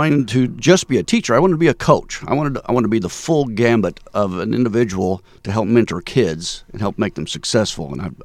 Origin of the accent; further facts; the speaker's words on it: Thompsonville, United States; I love it that I was able to do it in my hometown.